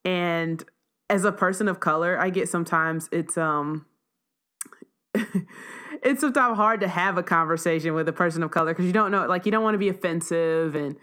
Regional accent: Texas, United States; I'm a Texan. I was born in Texas, but I was born to teenage parents.

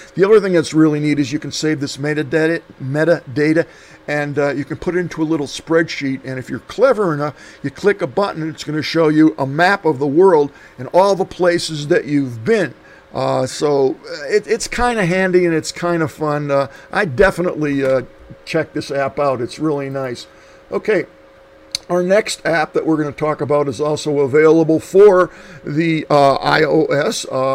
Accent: Scranton, Pennsylvania, United States; born there; I was born in Scranton, Pennsylvania

